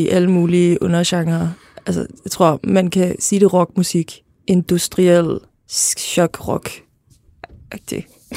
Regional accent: Zealand, Denmark; jeg voksede op på Lolland og var sådan lidt, følte mig lidt udenfor hele tiden

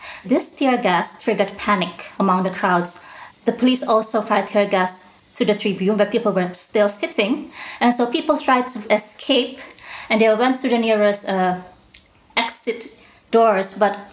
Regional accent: Jakarta, Indonesia; I'm based in Jakarta, and if I go out of town and I tell people I'm from Jakarta, nobody will ever mention the football club of Jakarta.

